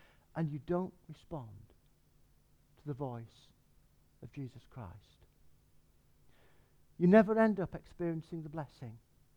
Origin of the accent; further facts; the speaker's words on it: England, United Kingdom; Trouble is, we're so English, aren't we?